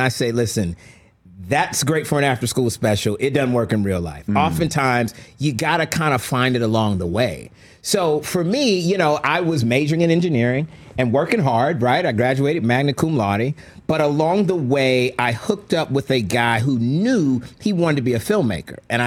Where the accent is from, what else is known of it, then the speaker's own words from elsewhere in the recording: St. Petersburg, Florida, United States; I grew up in St. Petersburg, Florida